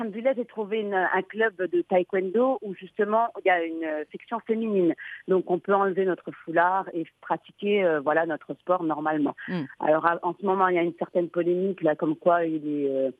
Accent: France; also born or lived in Morocco; Ben, moi, en fait, je suis née et j'ai grandi en France.

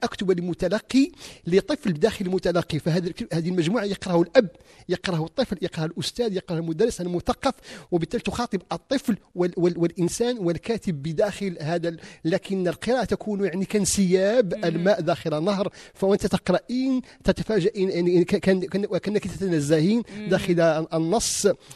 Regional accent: Morocco; ونحن يعني كمغاربة

